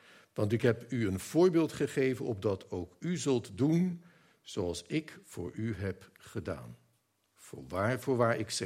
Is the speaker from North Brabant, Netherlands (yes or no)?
no; Scheveningen, South Holland, Netherlands; Ik kom uit Scheveningen, op de eigen grens van Den Haag en Scheveningen. Daar heb ik tot mijn 30ste jaar gewoond.